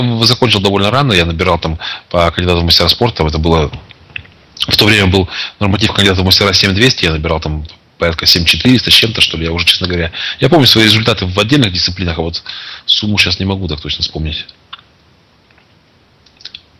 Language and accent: Russian; Arkhangelsk, Arkhangelsk Oblast, Russia; Так, да ладно, я из Архангельска.